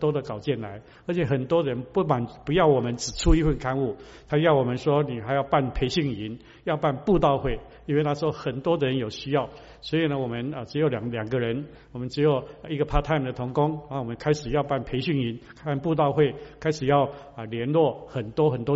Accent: Taiwan; born there; 那我自己是从台湾出生背景的

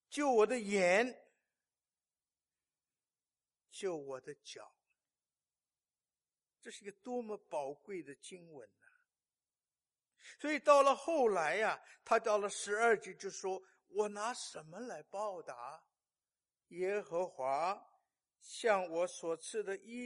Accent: China; 我们中国人很注意礼貌啊，说礼尚往来，是不是？

